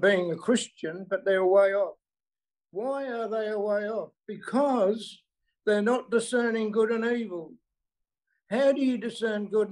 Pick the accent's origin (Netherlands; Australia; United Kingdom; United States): Australia; Bunbury, Western Australia; Hello, everyone. … from Bunbury, WA, praising God.